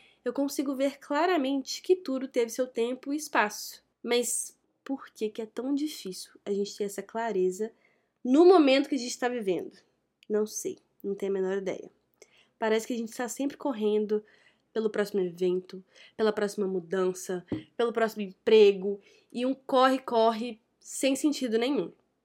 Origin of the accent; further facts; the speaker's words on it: Minas Gerais, Brazil; Eu sou mineira, então eu amo tomar café